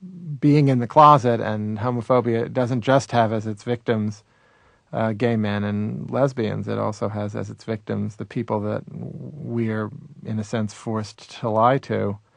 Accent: the South, United States; I sort of substituted it by being a Southerner.

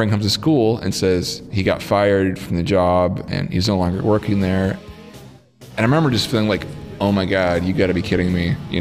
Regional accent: Seattle, Washington, United States; also born or lived in Houston, Texas; I'm from Seattle, Washington. I play music for a living. When I was almost 13, I moved from Houston, Texas, to the coast of Washington.

